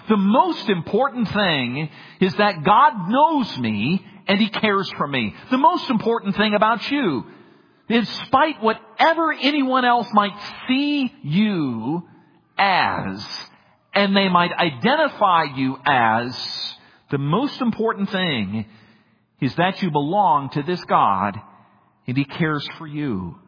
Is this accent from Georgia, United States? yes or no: no; Minnesota, United States; born or raised there